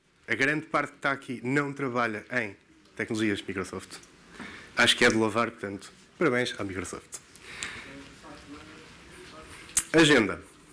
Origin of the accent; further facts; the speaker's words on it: Leiria, Portugal; born there; Eu tenho cerca de 37 anos, às vezes esqueço-me da idade. Nasci em Leiria